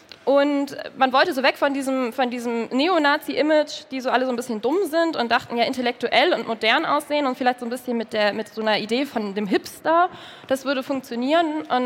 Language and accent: German; Hamburg, Germany; Also, ja, ich komme aus Hamburg, ich habe meinen Bachelor in Hamburg gemacht, ich habe meinen Master in Hamburg gemacht